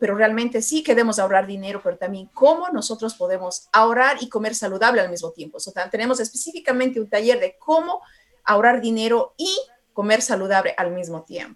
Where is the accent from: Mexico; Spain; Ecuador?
Ecuador; moved away; Yo soy inmigrante. Orgullosamente del Ecuador. Yo vine en los años 90, ¿ok?